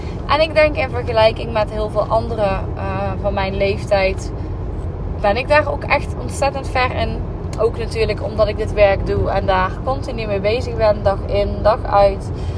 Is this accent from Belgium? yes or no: no; Limburg, Netherlands; now in Eindhoven, Netherlands; Ik woon nu bijna 2 jaar samen met mijn vriend Sergio in Eindhoven. Ik kom oorspronkelijk uit Limburg.